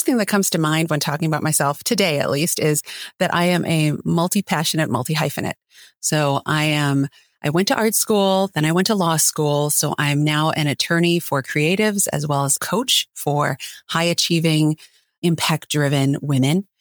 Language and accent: English; Milwaukee, Wisconsin, United States; well, I grew up in Wisconsin, in Milwaukee. So it was very different from the Philippines that they left.